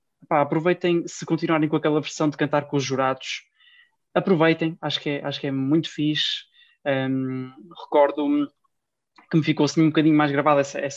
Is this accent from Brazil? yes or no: no; Norte, Portugal; aqui na minha terra, pelos lados do Porto